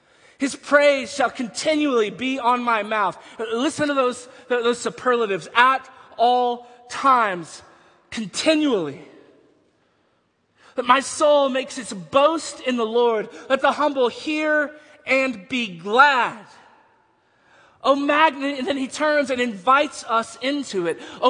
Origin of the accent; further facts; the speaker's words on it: Texas, United States; I wasn't. I was from Texas.